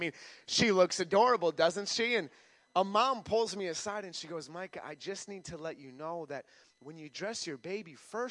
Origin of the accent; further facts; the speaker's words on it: Minnesota, United States; We are from Minnesota, and if you have no idea what you just did, when the Vikings score a touchdown, the whole stadium does the skull clap above their head to cheer on our Minnesota team.